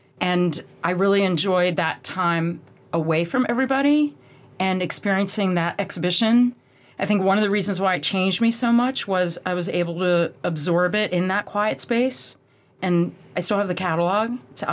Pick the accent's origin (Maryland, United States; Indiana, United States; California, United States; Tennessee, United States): Maryland, United States; Olney; because I was raised in the Washington, D.C. area in Olney, Maryland. And when I was in high school, I went to public high school